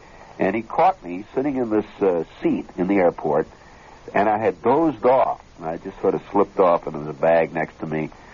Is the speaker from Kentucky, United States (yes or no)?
yes; Kentucky, United States; Ah, come on, I'm from Kentucky. We can always pronounce it terminal.